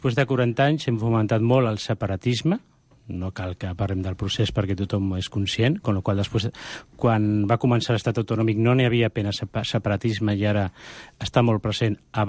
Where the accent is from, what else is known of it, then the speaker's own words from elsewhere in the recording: Catalonia, Spain; i com a catalans parlem-ne